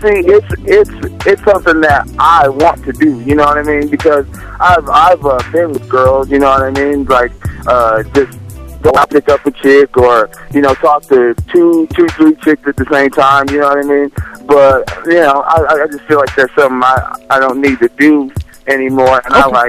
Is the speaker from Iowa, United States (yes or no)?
no; Colorado, United States; I'm from Colorado. Right now I'm in Colorado Springs.